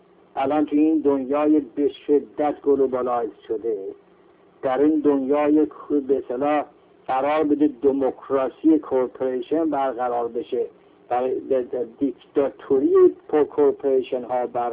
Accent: Tabriz, East Azerbaijan, Iran; در ایران ما و در آذربایجان ما، در تبریز ما

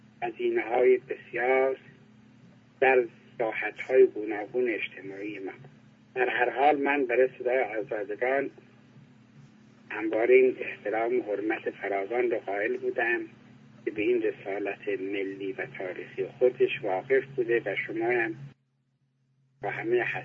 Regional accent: Iran; من به عنوان یک ایرانی باید از شما سپاسمند باشم

